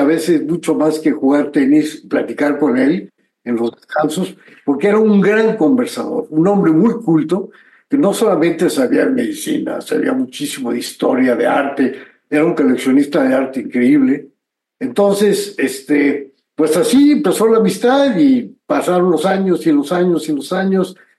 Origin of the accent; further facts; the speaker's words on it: Nayarit, Mexico; mi tierra natal, que es Nayarit, en la zona de los Coras, la zona de la sierra.